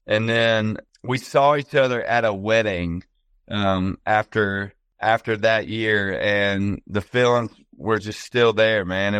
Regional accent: Mobile, Alabama, United States; I was born and raised in Mobile.

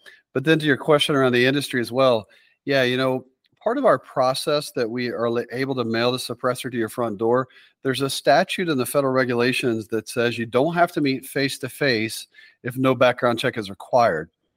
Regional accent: the South, United States; now in Dakotas, United States; I grew up in the South. So when I moved up here to the Dakotas where my wife's from

